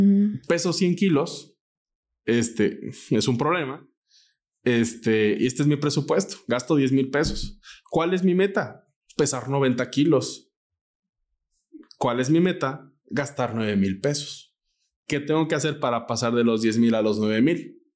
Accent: Mexico; y más como mexicanos nos cuesta mucho

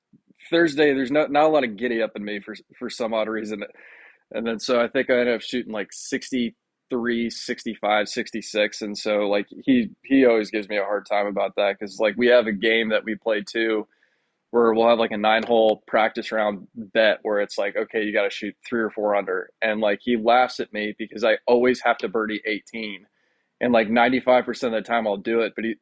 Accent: San Francisco, California, United States; born there; Yeah, you know, it's funny because I was born in San Francisco.

